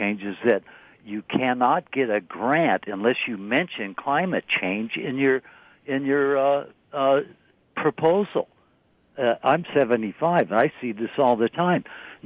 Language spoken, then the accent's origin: English; Berkeley, California, United States; Hey, I'm from Berkeley. I mean, I've been a progressive all my life.